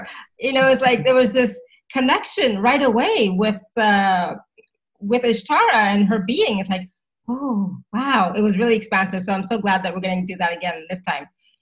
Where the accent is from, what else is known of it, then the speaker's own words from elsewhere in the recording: India; It's like, no, I am Indian. And we also talk with our hands and, you know, all that wonderful stuff.